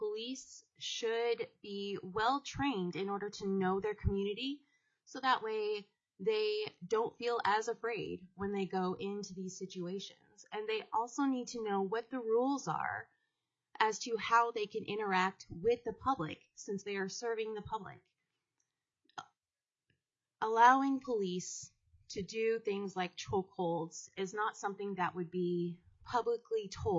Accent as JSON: {"language": "English", "town": "Fairbanks", "region": "Alaska", "country": "United States", "said": "I'm from Fairbanks, and I am here to support this bill."}